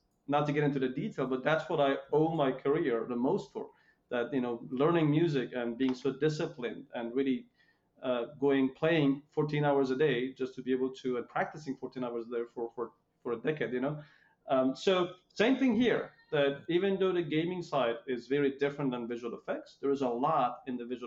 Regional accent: Iran; moved away; I came from Iran

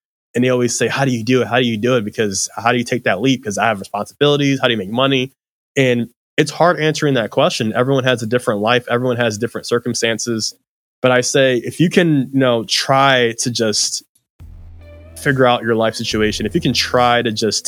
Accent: Philadelphia, Pennsylvania, United States; I'm like, I'm a kid from Philadelphia. I'm never going to be able to like do these things.

